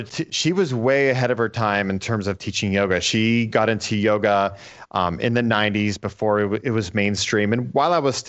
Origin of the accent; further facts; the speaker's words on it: Erie, Pennsylvania, United States; You know, I grew up in Erie, Pennsylvania, a small town, and in northwestern PA, and it was a football town.